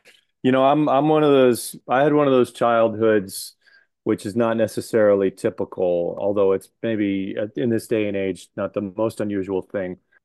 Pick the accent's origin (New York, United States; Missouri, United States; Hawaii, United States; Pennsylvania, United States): Hawaii, United States; it's ironic because I grew up in Hawaii. You know, it's the most like outdoorsy place you could imagine.